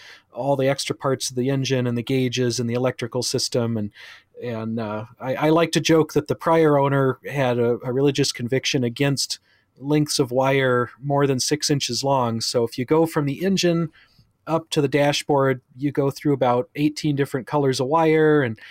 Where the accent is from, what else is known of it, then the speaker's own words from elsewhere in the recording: Alaska, United States; now in Minnesota, United States; I grew up in Alaska on an island. So I'm, kind of a boater at heart, and can't have any really huge ones here. I live in Minnesota right now